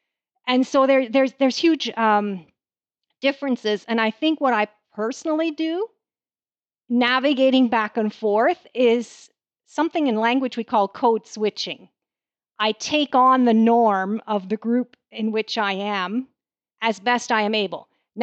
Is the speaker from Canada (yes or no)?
yes; Canada; I am a Canadian. We have people of all kinds of cultures surrounding us all the time. We're a very multicultural society.